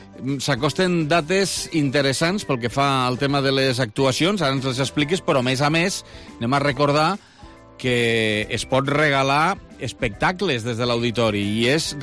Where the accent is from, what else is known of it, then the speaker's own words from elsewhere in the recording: Lleida, Catalonia, Spain; ja som de Lleida, ja estem acostumats.